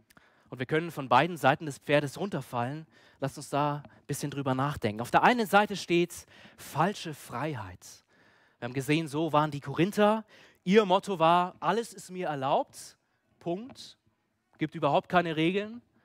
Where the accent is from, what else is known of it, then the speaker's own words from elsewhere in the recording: Munich, Bavaria, Germany; Und ich denke, ja, wir als Münchner, wir sind vielleicht auch in einer Stadt, wo Fleiß groß geschrieben ist.